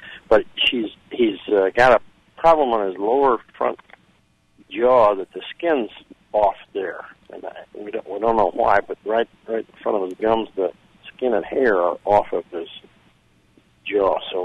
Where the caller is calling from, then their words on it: Charleston, United States; Hi, I'm calling from Charleston.